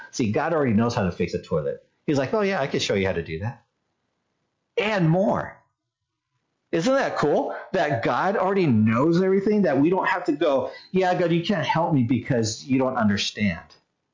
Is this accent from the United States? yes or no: no; Australia; So in Australia, you see how I had an accent there because I'm Australian.